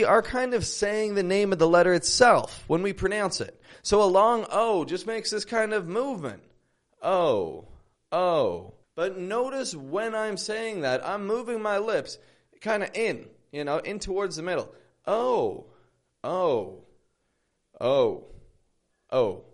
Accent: Toronto, Ontario, Canada; now in Mexico; I'm from Toronto, and I live in Mexico at the moment.

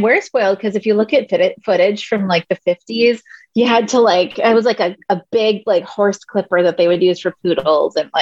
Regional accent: California, United States; I'm from the San Fernando Valley, so a lot of skateboarders.

